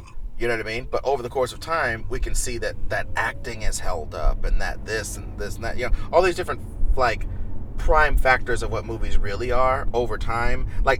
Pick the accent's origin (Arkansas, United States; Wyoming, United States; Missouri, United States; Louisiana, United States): Missouri, United States; Me, at my culture, the way that I was raised in Missouri